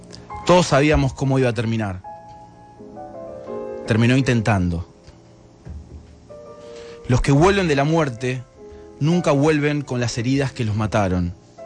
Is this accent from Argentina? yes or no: yes; Argentina; Nosotros somos argentinos.